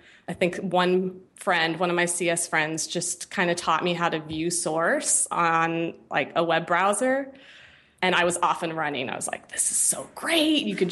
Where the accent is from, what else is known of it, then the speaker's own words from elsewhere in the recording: Santa Clara, California, United States; also born or lived in Cupertino; I grew up in Santa Clara, Cupertino.